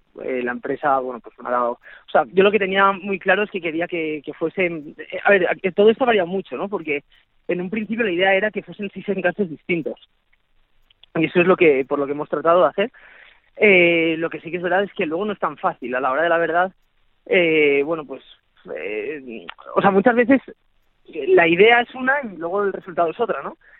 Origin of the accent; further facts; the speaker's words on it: Valencia, Valencian Community, Spain; yo soy valenciano, allá donde voy pues siempre pues siento el cariño de todos los valencianos.